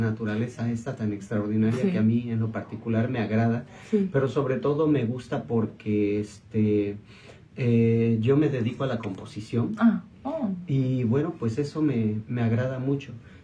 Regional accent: Mexico; me hago llamar mexicano y bueno, pues porque soy de México.

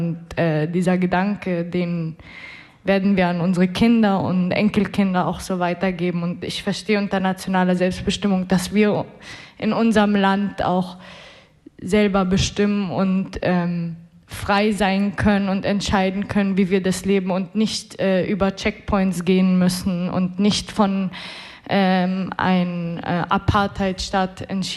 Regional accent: Syria; Mein Großvater ist 48 aus Palästina vertrieben nach Syrien. Und wir sind in Camps groß geworden

